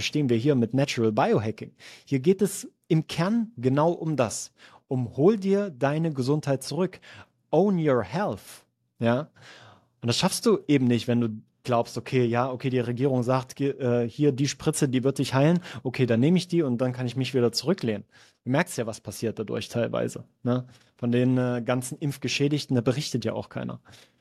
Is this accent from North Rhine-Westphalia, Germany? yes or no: no; Sangerhausen, Saxony-Anhalt, Germany; dass ich da bei ihm unterkommen kann in meiner Heimatstadt Sangerhausen